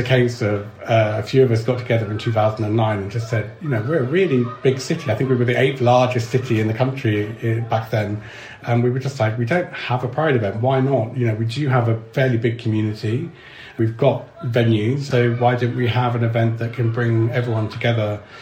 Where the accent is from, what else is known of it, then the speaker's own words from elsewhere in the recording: London, United Kingdom; now in Bristol, United Kingdom; I'm not Bristol born and bred. I moved down here from London.